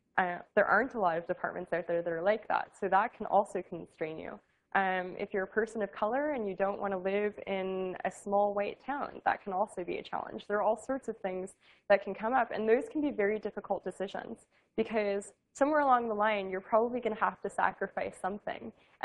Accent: Los Angeles, California, United States; I'm from California originally, I'm from Los Angeles, and so there was a lot of incentive to go home.

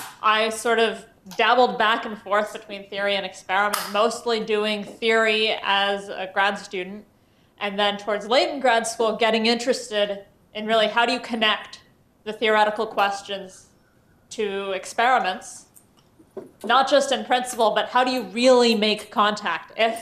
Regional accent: Colorado, United States; now in Canada; I'm from Colorado. My family's Colombian, but moved to the States when I was young. Went to high school there, went to college at MIT, then went to Harvard for grad school

